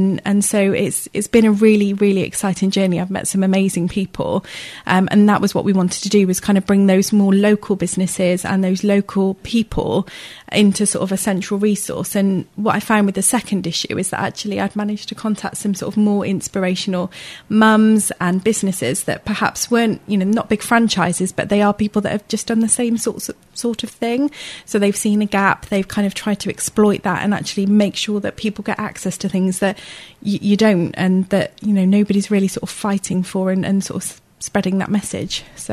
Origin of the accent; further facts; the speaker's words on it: South West England, United Kingdom; So even though I grew up in Gloucestershire